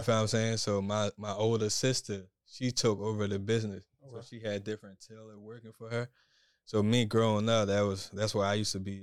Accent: Liberia; moved away; Before I got here, I was born and raised in Liberia. Like, I'm African. I came from Liberia, and I came here as a refugee in 2000.

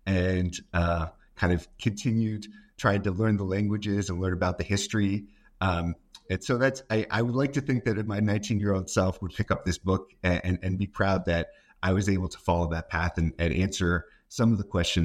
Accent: Boston, Massachusetts, United States; I'm originally from the United States, from the Boston area, and I first encountered Al-Andalus at the age of 19.

